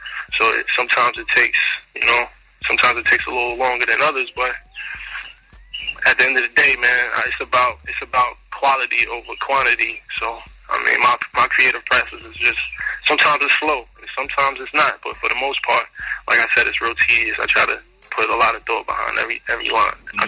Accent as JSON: {"language": "English", "town": "Brooklyn", "region": "New York", "country": "United States", "tie": "born or raised there", "said": "Well, I mean, like every kid growing up in Brooklyn, you know … was definitely big, inspirations behind my love for hip-hop."}